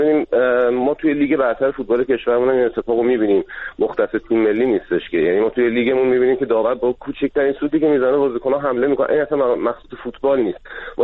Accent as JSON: {"language": "Persian", "country": "Iran", "said": "ببینید من ایرانی هستم، خیلی به ایرانی بودنم خوشحالم، نمیگم افتخار میکنم، خوشحالم."}